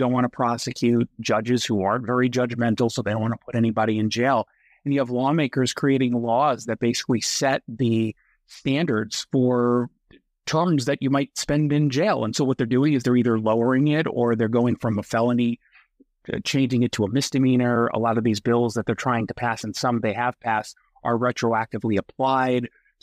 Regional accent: United States; it's certainly a big issue for me because I'm an American Jew.

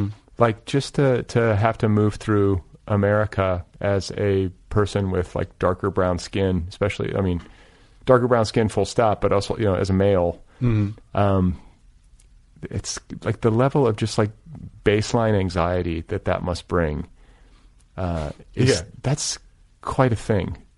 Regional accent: Milwaukee, Wisconsin, United States; like I grew up in the North, I grew up in Milwaukee.

